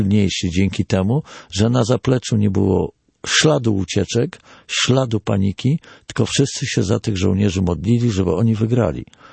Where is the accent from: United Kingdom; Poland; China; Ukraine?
Ukraine; tak dużo, jak byśmy sobie chcieli, my Ukraińcy